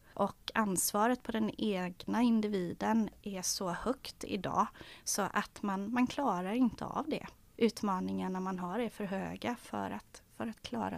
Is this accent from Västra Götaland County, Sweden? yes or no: no; Oskarshamn, Kalmar County, Sweden; now in Öland, Sweden; Och jag är från Oskarshamn från början. Flyttade till Kalmar när jag skulle läsa.